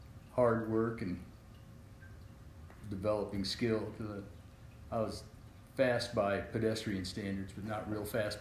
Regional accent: Rogue River, Oregon, United States; I grew up in Rogue River, Oregon.

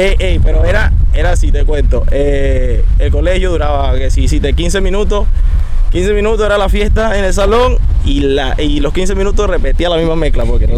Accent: Coro, Falcón, Venezuela; Mano, yo soy de Coro.

